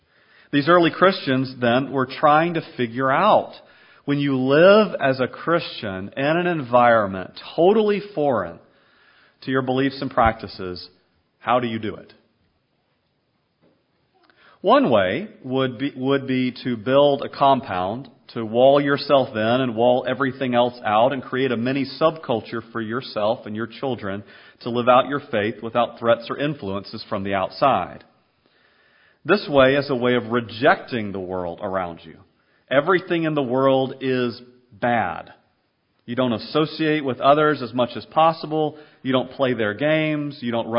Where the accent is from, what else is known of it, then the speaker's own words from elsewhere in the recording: the South, United States; Growing up in the South, I lived in a city that was very church-friendly. Stores were closed on Sundays, I remember, when I was especially young.